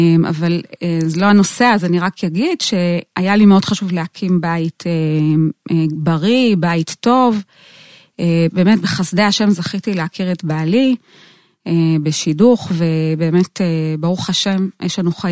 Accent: Switzerland; also born or lived in Netanya / Gush Etzion; now in Israel; גדלתי, התחלתי את דרכי בשוויץ, אחרי זה עלינו, הייתי בנתניה, אחרי זה בגוש עציון, אחרי זה בנחלים.

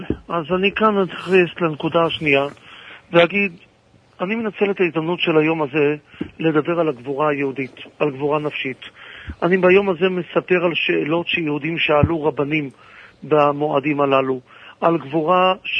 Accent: Tel Aviv, Tel Aviv District, Israel; וכילד בתל אביב אני זוכר את עצמי בין הילדים הבודדים שעונים אמן על קדיש של מאות יהודים

